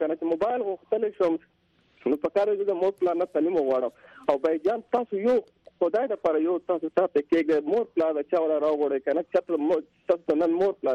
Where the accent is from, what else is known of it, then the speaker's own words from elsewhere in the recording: Karak, Khyber Pakhtunkhwa, Pakistan; او زه هم پختون يم د کرک يم د لاهور څخه يم